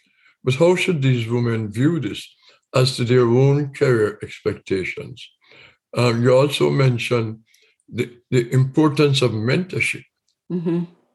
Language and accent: English; Jamaica; as an attorney, as a Jamaican, and given Dr. Chutkan's also being a Jamaican